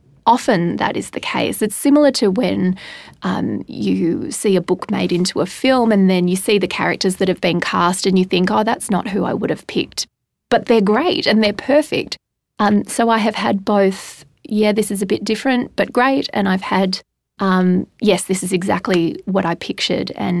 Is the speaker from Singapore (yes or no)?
yes; Singapore; also born or lived in London / Canada; now in Australia; I grew up in Singapore. I have lived in Australia for a lot of my life, but I've also lived in London for a number of years, and I've lived in Canada for a number of years.